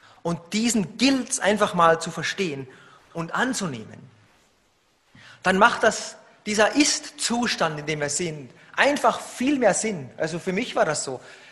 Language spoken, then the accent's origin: German; Austria; Ich komme aus Österreich, aus den Bergen